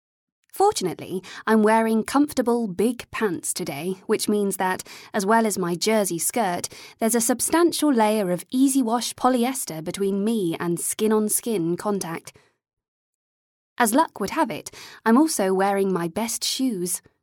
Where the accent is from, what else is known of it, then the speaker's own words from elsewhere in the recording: Ealing, London, United Kingdom; London might be dirty and noisy and a ridiculously expensive place to live, but it's been my home since I was born in Ealing 29 years ago, and I love it.